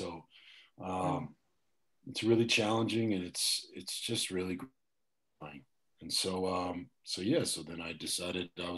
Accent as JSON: {"language": "English", "town": "El Paso", "region": "Texas", "country": "United States", "tie": "born or raised there", "also_born_or_lived": "Austin", "said": "Yeah, I'm from Texas. I grew up in a city called El Paso. There's not a lot going on in El Paso, so I got out of there as soon as I could."}